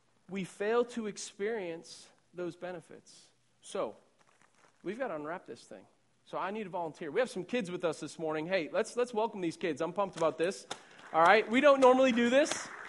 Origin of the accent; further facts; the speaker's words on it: Ireland; I'm Irish, and if you haven't picked up on this, by now, I sweat a lot, okay?